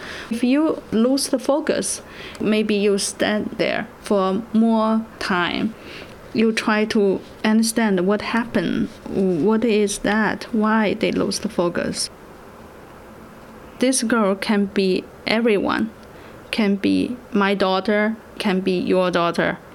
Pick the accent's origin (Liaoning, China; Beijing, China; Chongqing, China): Beijing, China; I'm from Beijing.